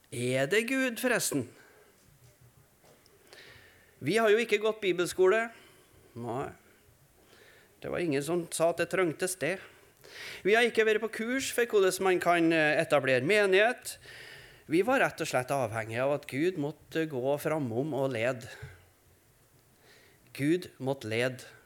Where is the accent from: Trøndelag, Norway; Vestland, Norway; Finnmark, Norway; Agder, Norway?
Trøndelag, Norway; Steinkjer; now in Trondheim, Norway; Er det virkelig sånn at du vil ha oss tilbake til Steinkjer igjen